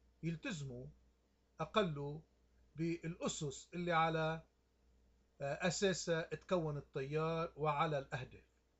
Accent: Lebanon; بالسنين نحن عنا من لبنان المثل الشعبي بيقول

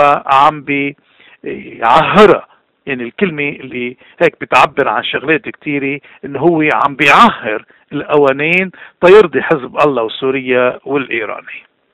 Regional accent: Lebanon; من جهتنا نحن كلبنانيين

